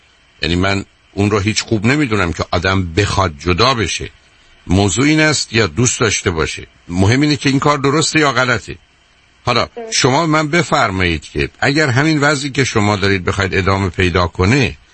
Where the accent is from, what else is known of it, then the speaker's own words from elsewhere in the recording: Iran; moved away; من الان 37 سال از ایران بیرون آمدم،